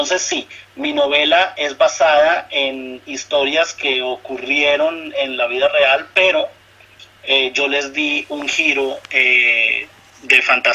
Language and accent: Spanish; Colombia; yo soy colombiano, estudié publicidad y pues bueno, ejerzo mi carrera desde hace más de 25 años.